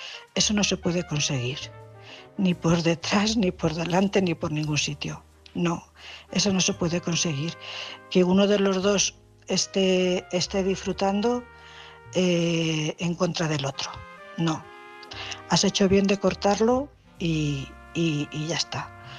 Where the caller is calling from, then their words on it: Cuenca, Castilla-La Mancha, Spain; corresponsal de Cuenca.